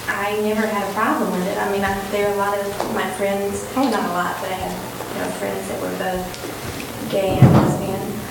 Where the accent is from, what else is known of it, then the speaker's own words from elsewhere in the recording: the South, United States; I grew up in the South and had to deal with, you know, the racial issues of that time in the 50s and 60s.